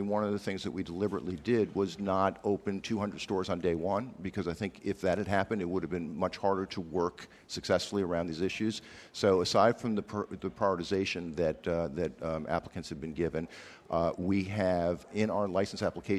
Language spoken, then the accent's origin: English; Brookline, Massachusetts, United States; I grew up in Brookline, and they did actually a really cool job of keeping the historical character